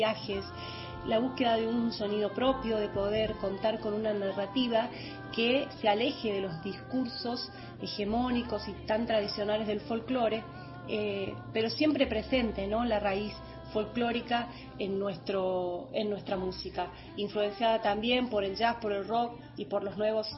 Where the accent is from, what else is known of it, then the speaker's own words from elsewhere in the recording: San Fernando del Valle de Catamarca, Catamarca, Argentina; born there; cantautora, música, me acompaño con el piano. Nací en San Fernando del Valle de Catamarca